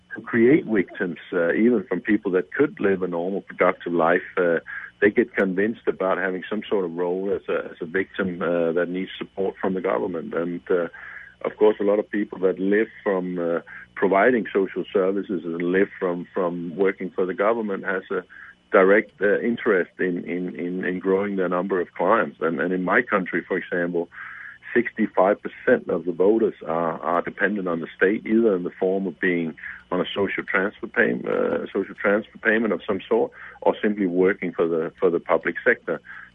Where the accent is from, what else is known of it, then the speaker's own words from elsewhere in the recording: Denmark; English is a second language; where I come from Denmark